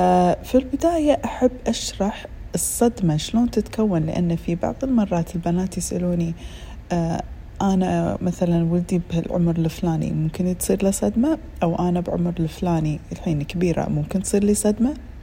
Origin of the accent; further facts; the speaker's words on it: Kuwait; طبعا عندنا في الكويت تاريخ 26/2 يشكل ذكرى العيد أو عيد التحرير